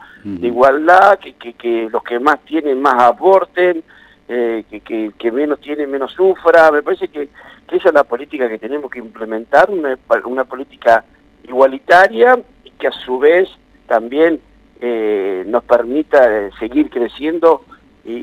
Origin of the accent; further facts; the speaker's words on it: Argentina; somos todos los argentinos muy solidarios